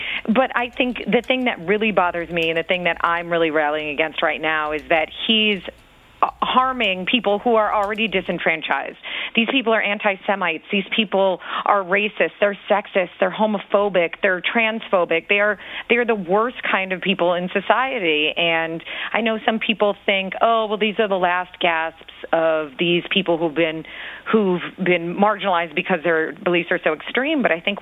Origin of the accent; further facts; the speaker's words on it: Midwest, United States; Middle America and everywhere, I'm from Middle America, so I don't say that pejoratively.